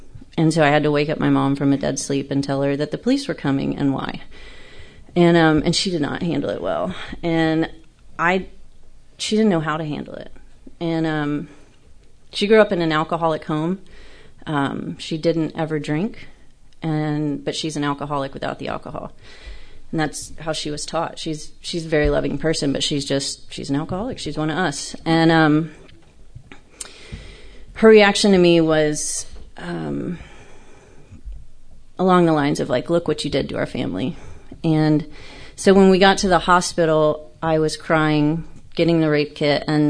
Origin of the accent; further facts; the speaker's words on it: Corpus Christi, Texas, United States; I grew up in Corpus Christi, and I came from a really, really large family.